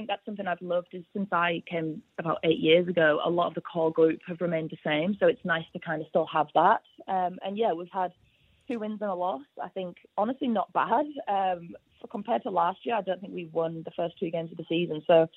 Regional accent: England, United Kingdom; now in Sydney, Australia; Obviously, I'm from England.

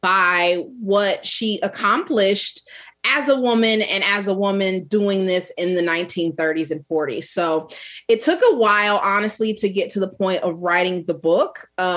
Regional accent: Kansas City, Missouri, United States; And growing up in Kansas City, lots of Royals games too.

